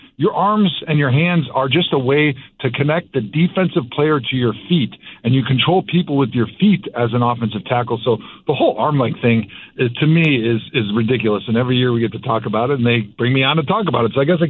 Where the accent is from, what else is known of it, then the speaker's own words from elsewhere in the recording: Wisconsin, United States; I mean, I grew up in Wisconsin. I live there now, and, you know, there's going to be a lot of friends and family that are there.